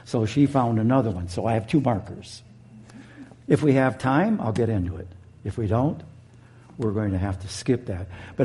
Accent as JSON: {"language": "English", "region": "Michigan", "country": "United States", "said": "I'm from Michigan. I'm from the western side of the state, so don't hold that against me."}